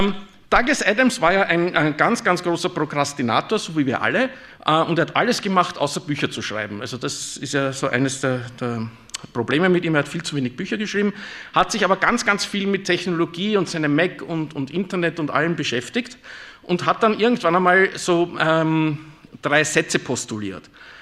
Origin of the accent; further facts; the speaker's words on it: Vienna, Austria; Ich spreche Deutsch, auch wenn es vielleicht nicht so klingt. Ich komme aus Wien.